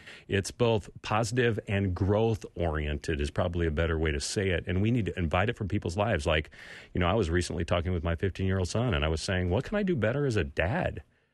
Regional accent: California, United States; and I grew up in California where everybody gives you feedback to your face, you know.

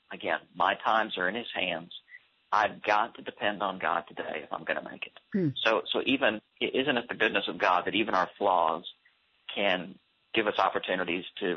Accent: Texas, United States; also born or lived in Montgomery, Alabama; now in Tulsa, United States; I grew up in Texas, but moved to Alabama serving a church.

